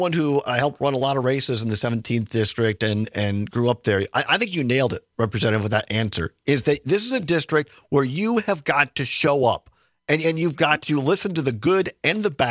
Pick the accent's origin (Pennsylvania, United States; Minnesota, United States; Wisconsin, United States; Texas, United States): Wisconsin, United States; Richland Center; I stood there a couple of years ago at my hometown Richland Center when the UW-Richland was facing closure